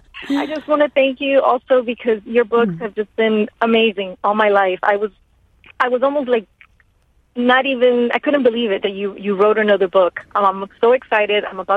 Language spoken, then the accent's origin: English; Jackson Heights, New York, United States; I'm from Jackson Heights, New York, originally.